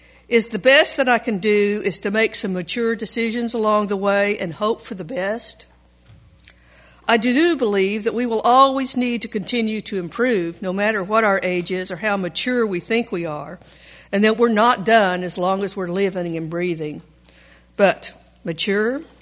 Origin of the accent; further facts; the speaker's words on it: Oklahoma, United States; about God was in the middle of the 20th century in southeastern Oklahoma in a Southern Baptist church. I grew up memorizing scripture in the King James Version.